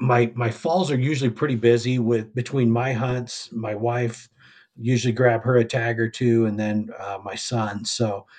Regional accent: Nevada, United States; also born or lived in Idaho / Arizona; now in Colorado, United States; Well, so I'm actually from Northern Idaho. I was born up there and then kind of raised in Nevada and Arizona. Moved to Colorado in 94.

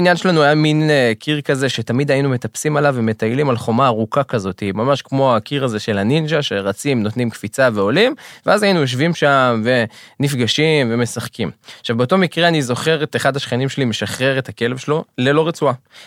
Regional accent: Beit Shemesh, Jerusalem District, Israel; אנחנו מדברים על תחילת שנות ה-90, בשכונה שבה גדלתי בבית שמש.

